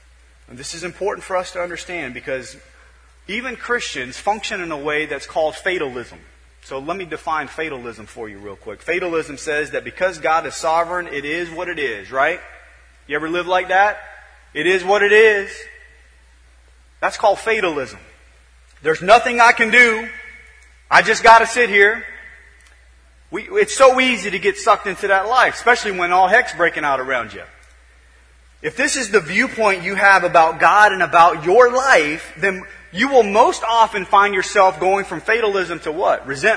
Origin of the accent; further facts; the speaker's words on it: Nebraska, United States; We grew up in Nebraska a lot of our early part of our life, and things got cold outside in the winter